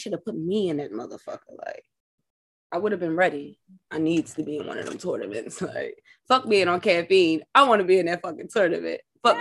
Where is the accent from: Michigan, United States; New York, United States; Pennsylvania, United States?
Pennsylvania, United States; Philadelphia; I'm from Philly. I'm a real hood street bitch.